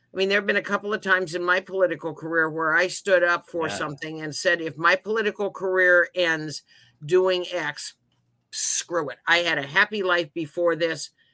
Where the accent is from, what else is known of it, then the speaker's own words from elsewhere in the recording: Redmond, Oregon, United States; because he's buried in the Redmond Cemetery where I grew up, we go out to decorate the grave of a woman that worked for my par